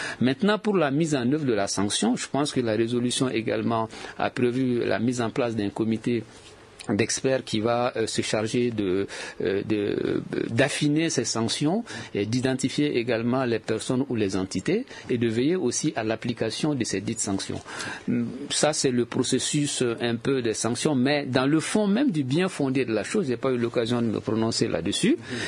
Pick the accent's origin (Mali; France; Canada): Mali; moi en tant que Malien